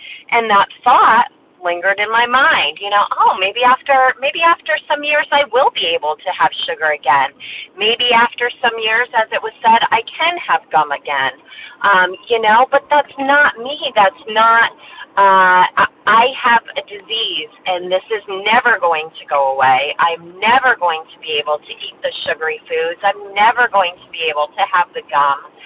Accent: Massachusetts, United States; from Massachusetts

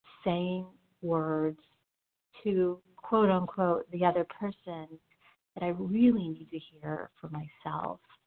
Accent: Denver, Colorado, United States; now in Florida, United States; I'm from Denver and also calling from Florida this morning.

